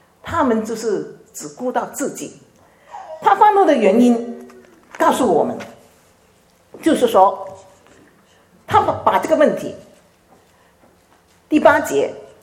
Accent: China; 常常听说跟我们中国人打工是不太好的啊

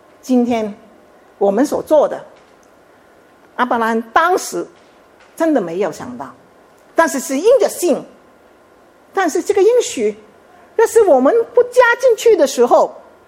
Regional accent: Chaozhou, Guangdong, China; 因为我们是潮州人，我们是潮州教会。

